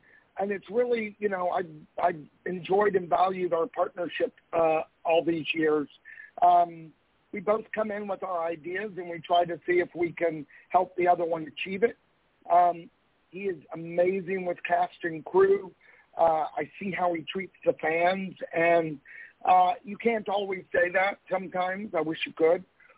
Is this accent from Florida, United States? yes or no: no; Texas, United States; growing up in Texas, we had the million-dollar movie that played in the, I think a lot of cities and states did, but ours was every day after school.